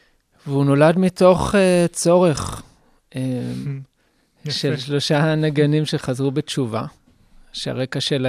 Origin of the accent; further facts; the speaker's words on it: Jerusalem, Jerusalem District, Israel; אני ירושלמי, מוזיקה ירושלמי